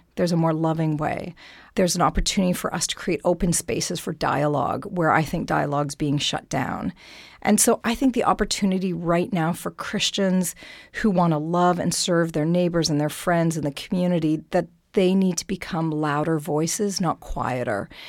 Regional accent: Canada; Yes. Yeah, I am Canadian.

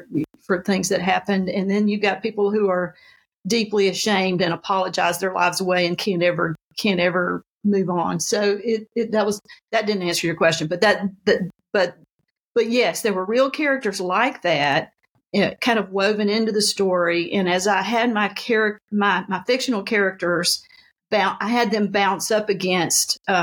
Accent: the South, United States; you're kind of proud of being a Southerner, and it's kind of a, you grow up thinking, oh, I love being in the South

